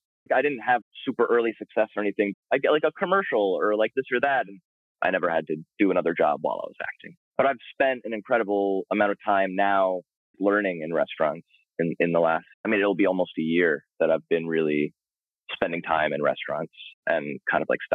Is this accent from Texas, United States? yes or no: no; Brooklyn, New York, United States; I grew up not far from where I am now. I'm in Williamsburg now. And I grew up in an area called Carroll Gardens in Brooklyn.